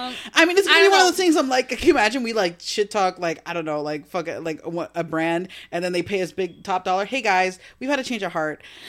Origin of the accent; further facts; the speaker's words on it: New Jersey, United States; I think, you know, we're from Jersey, and like, you will watch the Jersey Shore, Real Housewives, and be like, are there people that actually talk like that?